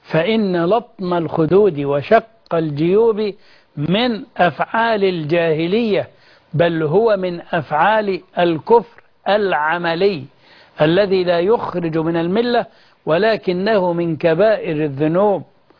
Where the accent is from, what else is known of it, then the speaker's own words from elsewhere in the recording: Egypt; وأن يرحم بلدنا مصر